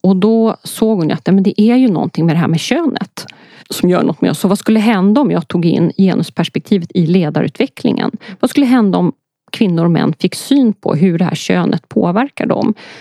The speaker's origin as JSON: {"language": "Swedish", "country": "Poland", "said": "Nej, jag är polack."}